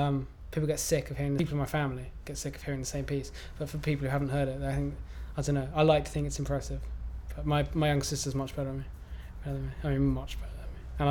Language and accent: English; Camberwell, London, United Kingdom; I was born in Camberwell, lived in the same house for 17 years. We spent a lot of time down in Cornwall.